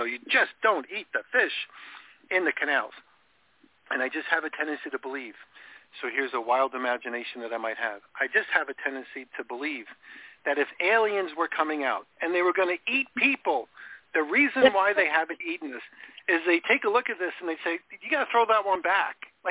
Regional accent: New York, United States; So I grew up in New York, and I know, you know, you're familiar with stuff like that, but we had saltwater canals where we used to have our boats.

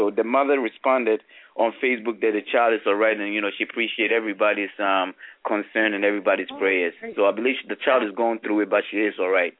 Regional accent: Ghana; also born or lived in Maryland; now in Bridgeport, United States; 1990, moving here from Maryland. So, you know, I consider myself and, you know, a Bridgeport resident. I'm actually a Ghanaian native, you know, from Ghana, West Africa.

